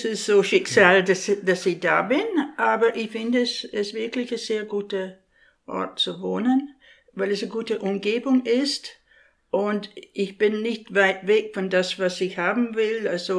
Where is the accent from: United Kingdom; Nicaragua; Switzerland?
United Kingdom; Orkney, Scotland; also born or lived in Shetland; now in Germany; Ich bin in Shetland geboren, Orkney aufgewachsen, aber die haben große Ähnlichkeiten.